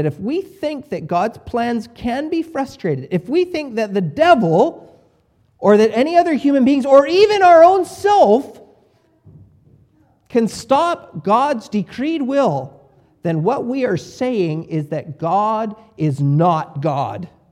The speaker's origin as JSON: {"language": "English", "town": "Vancouver", "region": "British Columbia", "country": "Canada", "said": "Now, I come from the West, from Vancouver, the West that we refer to Vancouver as the melting pot."}